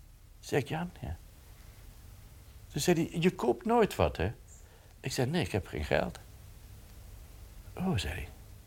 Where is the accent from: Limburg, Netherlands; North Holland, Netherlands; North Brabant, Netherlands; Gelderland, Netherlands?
Limburg, Netherlands; Sittard; born there; Ik ben in Sittard geboren, een klein stadje in Zuid-Limburg.